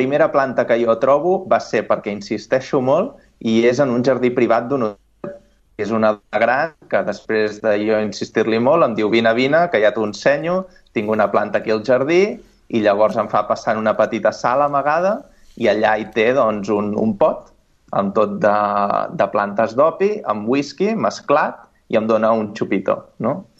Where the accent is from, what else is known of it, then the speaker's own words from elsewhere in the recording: Sabadell, Catalonia, Spain; now in Hanoi, Vietnam; Jo sóc sabadellenc, per tant, gràcies.